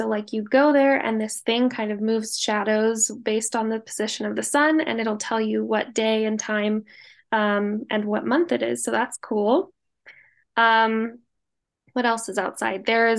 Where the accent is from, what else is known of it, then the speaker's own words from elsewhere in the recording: Los Angeles, California, United States; I grew up in Los Angeles, so I have been going to Griffith Observatory my whole life.